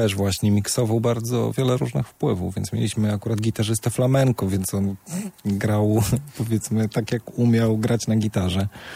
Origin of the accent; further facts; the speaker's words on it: Białystok, Podlaskie Voivodeship, Poland; born there; Urodziłem się w Białymstoku.